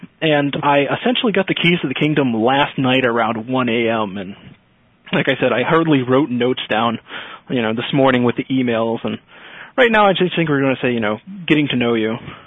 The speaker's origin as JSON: {"language": "English", "town": "Boston", "region": "Massachusetts", "country": "United States", "said": "A little about me. I'm from Boston."}